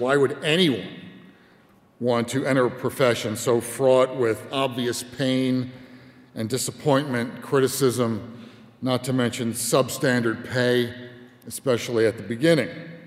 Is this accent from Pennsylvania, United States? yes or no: yes; Philadelphia, Pennsylvania, United States; My career goal was to be a TV news reporter in my hometown of Philadelphia.